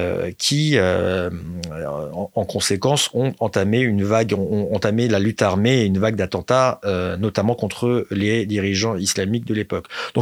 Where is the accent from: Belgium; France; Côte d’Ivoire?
France; born there; Moi, je suis né en 84, donc 5 ans après le début de la guerre. Donc, je suis né en France, pour le rappeler, de parents iraniens qui ont quitté l'Iran en 79